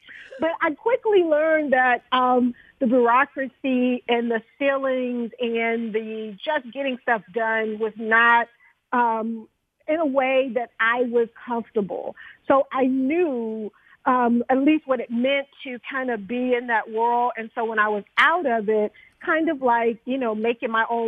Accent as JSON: {"language": "English", "town": "Jackson", "region": "Mississippi", "country": "United States", "tie": "born or raised there", "said": "And I got both of those passions from growing up in Mississippi, in Jackson, Mississippi, where I spent a lot of time with my grandparents on their farm."}